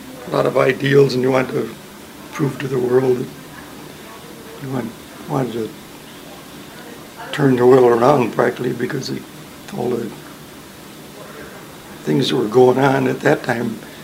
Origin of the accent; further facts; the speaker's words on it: Chicago, Illinois, United States; born there; I was born in Chicago, Illinois, July 2nd, 1921.